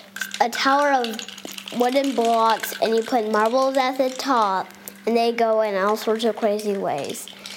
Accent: Tyler, Texas, United States; I'm 7 years old, and I'm from Tyler, Texas.

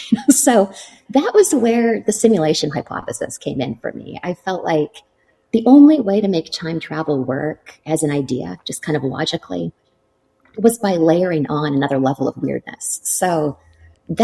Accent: Canada; I'm from Canada and I trained in contemporary dance.

